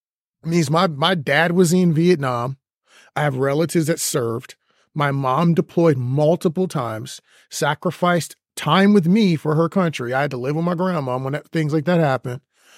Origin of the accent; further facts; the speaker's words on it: Texas, United States; I have friends. I'm a Texan.